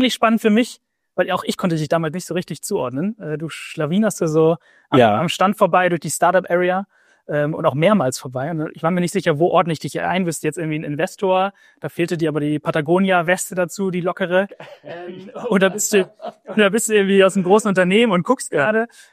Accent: Berlin, Germany; ich komme ursprünglich aus Berlin, da mein Abitur gemacht

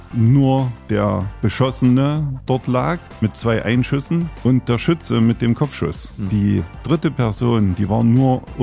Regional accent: Gera, Thuringia, Germany; ich bin Urgerscher, bin in unterm Haus geboren, im ersten Stock vom Café Sternberger, ja, also Heimgeburt. Bin auch in der Kirche in unterm Haus getauft.

